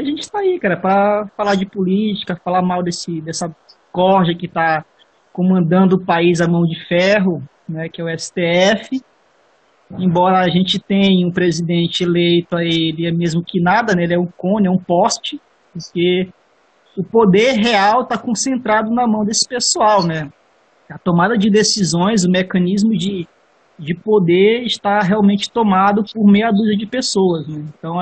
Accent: São Luís, Maranhão, Brazil; Eu sou formado em Química pela UFMA, também sou daqui de São Luís, né?

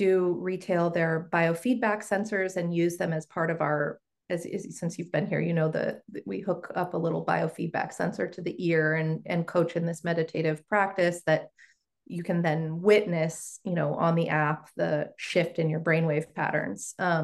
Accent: California, United States; I grew up in the Bay Area, attending all of these like non-dualist kind of philosophical, spiritual thinkers.

